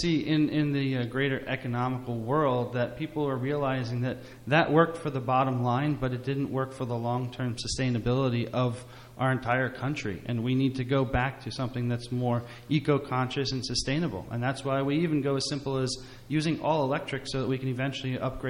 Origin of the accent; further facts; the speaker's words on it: Sergeantsville, New Jersey, United States; I grew up in Surgeonsville, which is originally called Skunktown